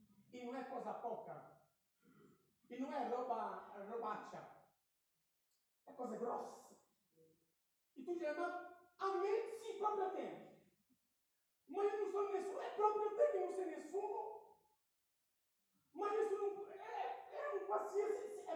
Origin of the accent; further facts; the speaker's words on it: Brazil; Italian is a second language; Allora, in Brasile lo sapete, il calcio è tutto. E io sono brasiliano